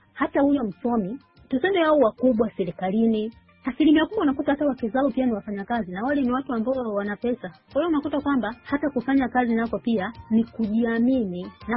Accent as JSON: {"language": "Swahili", "country": "Tanzania", "said": "sisi kule nyumbani kwetu Tanzania tulishazoea kumsalimia mtu mambo"}